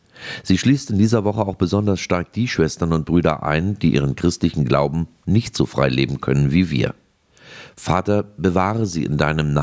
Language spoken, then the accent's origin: German; Berlin, Germany; Wenn ich mich hier in meiner Heimatstadt Berlin oder auch in Deutschland zu meinem christlichen Glauben bekenne